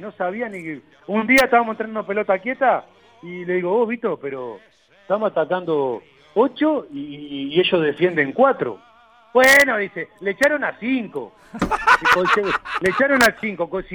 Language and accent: Spanish; Montevideo, Uruguay; Me crié en los Céspedes, a 2 cuadras de Nacional, pero ahora como entrenador soy profesional.